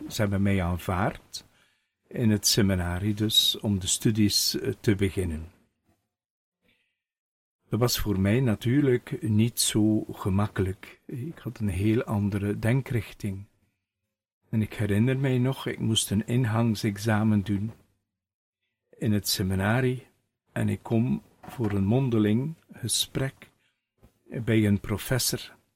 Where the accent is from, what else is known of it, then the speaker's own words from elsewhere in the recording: Koekelare, West Flanders, Belgium; Wel, ik kom eigenlijk hier uit de streek rond Kortemark. Ik ben geboren in Koekelare. En daar altijd naar school gelopen, de lagere school. En daarna ben ik naar de technische school in Oostende gegaan.